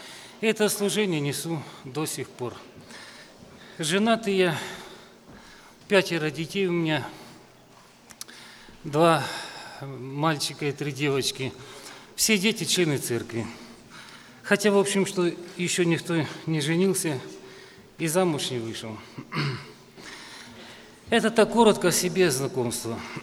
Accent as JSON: {"language": "Russian", "country": "Ukraine", "said": "я с Украины. В 79-м году я принял водное крещение. Я родился в верующей семье. Отец и мать у меня были верующие. Отец был диаконом по местной церкви."}